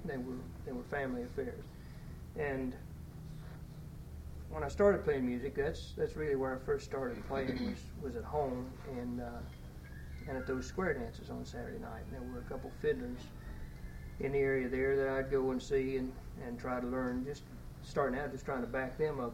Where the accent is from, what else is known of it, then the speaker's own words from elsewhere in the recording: Whitman, West Virginia, United States; Well, I grew up in Randolph County here, over in the eastern part of the county near Whitman, and certainly in the country on a farm over there.